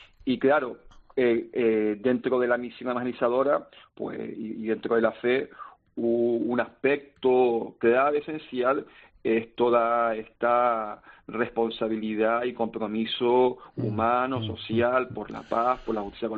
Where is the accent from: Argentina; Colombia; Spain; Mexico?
Spain; Canary Islands; Sí, seguramente le diría que soy canario, ¿no? De español canario.